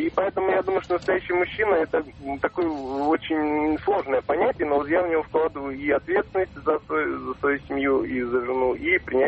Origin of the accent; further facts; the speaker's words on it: Moscow, Russia; я родился и прожил в Москве вот до своего возраста.